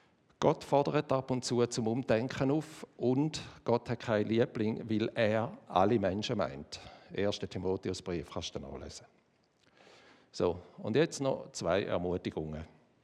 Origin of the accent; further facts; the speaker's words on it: Switzerland; In den Augen Gottes sind wir Schweizer auf der gleichen Flughöhe wie Russland